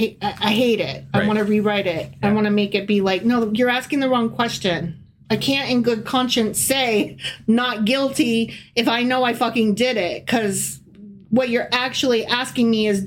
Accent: United States; born there; I'm only 50. I was born in 75, okay? When I was born in the United States

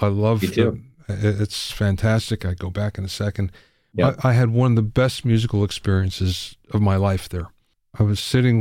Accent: Los Angeles, California, United States; Oh, I'm from Los Angeles.

